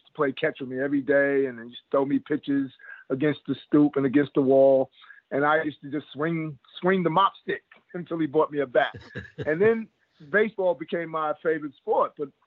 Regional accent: Brooklyn, New York, United States; born there; And I was born in Brooklyn. In Brooklyn, New York.

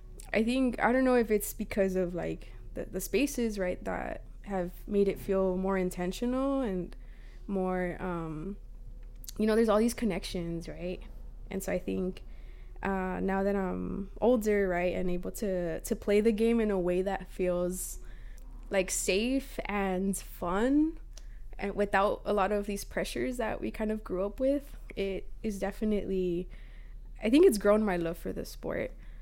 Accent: Bell Gardens, California, United States; I'm from Bell Garden, Southeast LA forever.

